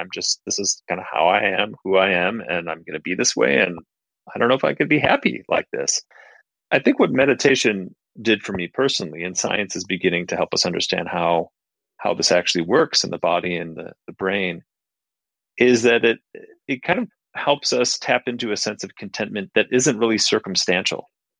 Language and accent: English; Minneapolis, Minnesota, United States; I grew up in Minneapolis in the Midwest, you know, the middle class family.